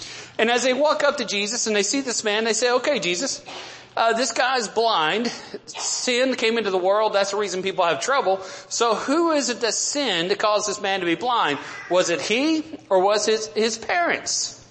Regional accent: Odessa, Texas, United States; I was a city boy growing up. I grew up in Odessa, Texas

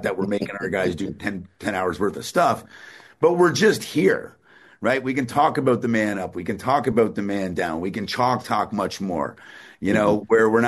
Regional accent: Georgia, United States; Because, hey, it's in Georgia and I'm from Georgia. Or I'm from the South.

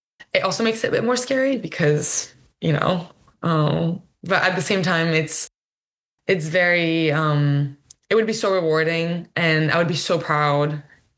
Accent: Toulouse, Occitania, France; English is a second language; I'm not from Paris. Most of my family is in Toulouse in the south where I grew up

